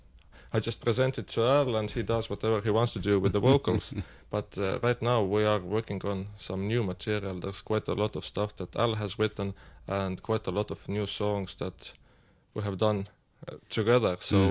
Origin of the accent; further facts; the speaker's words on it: Tallinn, Harju County, Estonia; But I grew up in Tallinn, where we could listen to Finnish radio mm-hmm. and watch Finnish television.